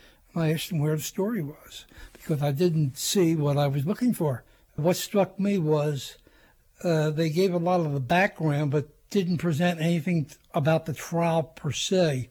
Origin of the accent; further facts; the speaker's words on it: Philadelphia, Pennsylvania, United States; now in Lansdale, United States; I'm from Philadelphia originally and live in Lansdale now for 44 years.